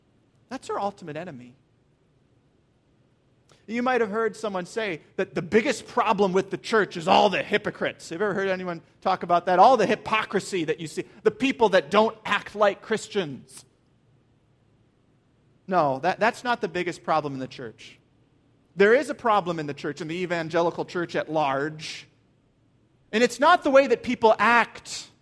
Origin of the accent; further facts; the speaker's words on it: Minnesota, United States; I grew up in Minnesota, and Minnesota has like 100,000 million lakes, as you've probably heard before. And I grew up on a lake, and I had a boat